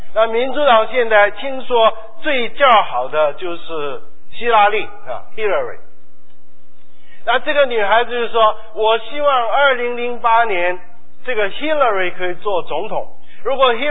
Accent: China; 我们中国人

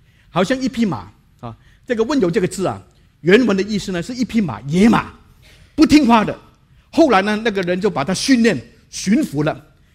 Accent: China; 我们中国人很喜欢什么论字排辈

